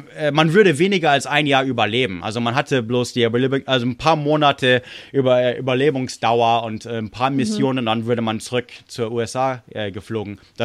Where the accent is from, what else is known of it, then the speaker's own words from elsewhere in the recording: Munich, Bavaria, Germany; also München und so, also wo ich aufgewachsen bin.